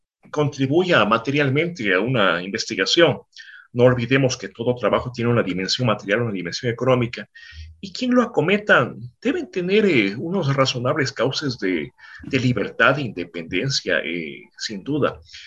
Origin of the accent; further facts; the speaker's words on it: Riobamba, Chimborazo, Ecuador; yo soy oriundo de Riobamba, provincia de Chimborazo